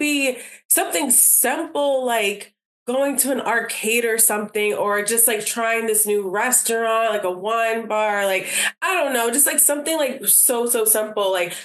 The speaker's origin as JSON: {"language": "English", "region": "New Jersey", "country": "United States", "said": "Yeah, because you're from New York, I'm from Jersey."}